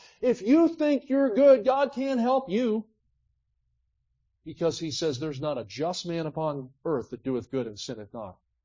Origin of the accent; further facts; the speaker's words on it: New Jersey, United States; Oh, listen, I grew up in South Jersey.